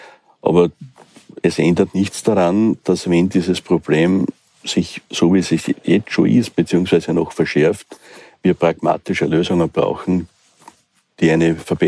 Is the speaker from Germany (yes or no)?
no; Wiener Neustadt, Lower Austria, Austria; Ich komme aus Wiener Neustadt.